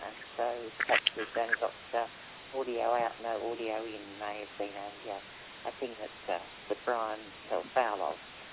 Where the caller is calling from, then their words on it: Australia; I'm dialing in from Australia.